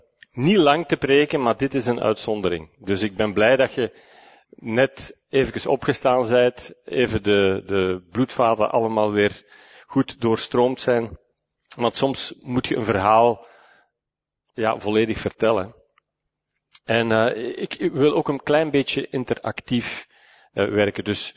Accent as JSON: {"language": "Dutch", "town": "Herentals", "region": "Antwerp", "country": "Belgium", "said": "Ik ben van Hertals, ik ben van Hertals, moet ik zeggen. En ik ben hier al lang weg"}